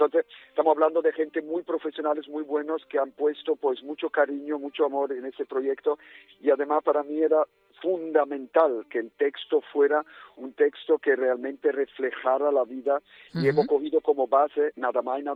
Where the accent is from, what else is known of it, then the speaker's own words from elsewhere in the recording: Seville, Andalusia, Spain; siendo una productora andaluza, siendo de aquí de Sevilla